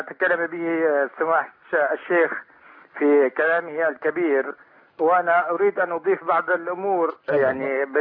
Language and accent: Arabic; Syria; أصلاً من سوريا.